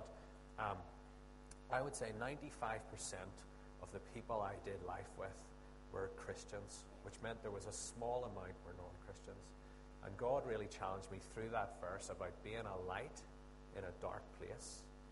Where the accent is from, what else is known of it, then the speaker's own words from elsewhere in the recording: Lurgan, Northern Ireland, United Kingdom; I mean, I'm originally from Lurgan.